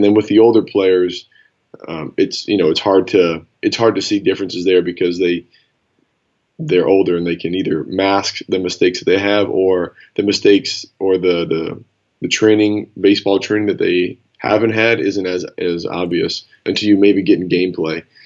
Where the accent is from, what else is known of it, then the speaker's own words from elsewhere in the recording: New Orleans, Louisiana, United States; To being that I'm from New Orleans, I consider New Orleans a city that it's lost in time.